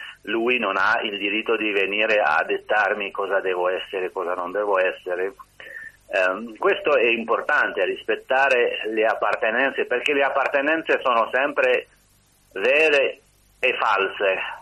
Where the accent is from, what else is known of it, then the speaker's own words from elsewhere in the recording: Algeria; first language Berber; Italian is a second language; sono algerino e sono di madrelingua berbera